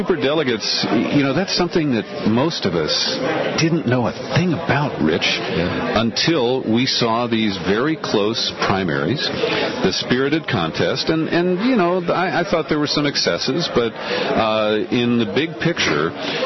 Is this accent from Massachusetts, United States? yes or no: no; San Francisco, California, United States; I'm from San Francisco, and Susie and Mark Buell are great people